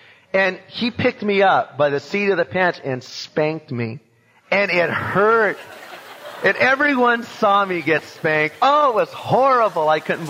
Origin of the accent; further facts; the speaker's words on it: Long Beach, California, United States; born there